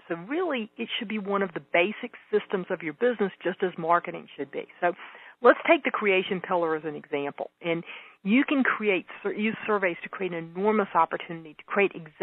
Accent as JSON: {"language": "English", "region": "North Carolina", "country": "United States", "tie": "born or raised there", "said": "where I grew up is actually a town of 200 in North Carolina in a county of 9,000."}